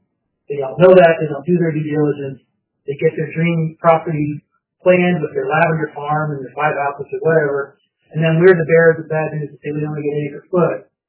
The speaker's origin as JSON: {"language": "English", "region": "East Coast", "country": "United States", "said": "I'm from the East Coast, we had a well"}